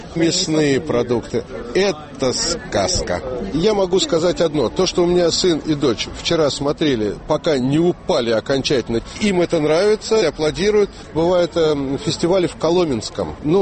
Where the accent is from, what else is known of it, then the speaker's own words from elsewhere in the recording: Russia; Мы из России. Дети первый раз в Литве.